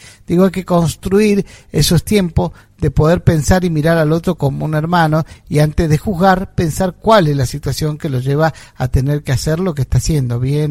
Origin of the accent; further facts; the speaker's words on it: Argentina; no puedo estar yo como ciudadano argentino pagando impuestos